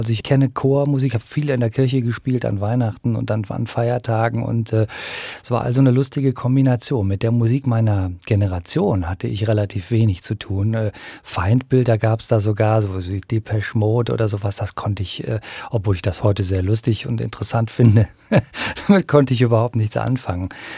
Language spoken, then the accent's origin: German; Viersen, North Rhine-Westphalia, Germany; born there; also born or lived in Rome / Siegburg; Also der Niederrheiner, denn da bin ich geboren